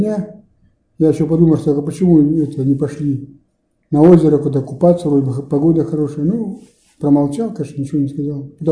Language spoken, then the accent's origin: Russian; Kuznetsovsky, Sverdlovsk Oblast, Russia; В Таллинском районе Свердловской области, поселок Кузнецовский, родина Кузнецова Николая Ивановича.